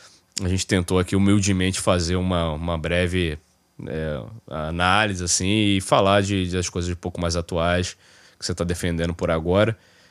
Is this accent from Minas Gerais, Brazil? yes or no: no; Rio de Janeiro, Brazil; moved away; eu sou mineiroca, já, daqui a pouco bate com a idade que eu saí do Rio.